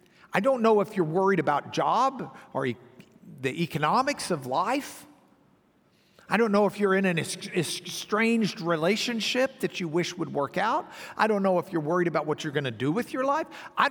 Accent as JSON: {"language": "English", "region": "the South", "country": "United States", "said": "I don't want people to know I'm a Christian because I'm from the South."}